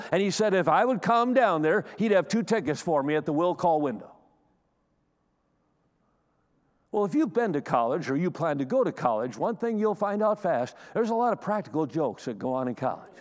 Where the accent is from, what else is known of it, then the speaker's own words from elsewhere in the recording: Wisconsin, United States; Now, I'm from Wisconsin. I never left the state of Wisconsin until I went to college, and I went a mile and a half to college from my house.